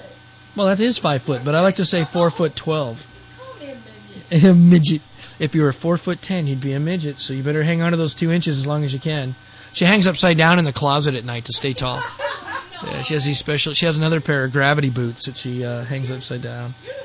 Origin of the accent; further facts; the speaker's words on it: Colorado, United States; now in California, United States; I'm from Colorado. When you put in a water pipe, it has to go down 5 or 6 feet because of the permafrost level and fracturing. But here in California, it's so easy.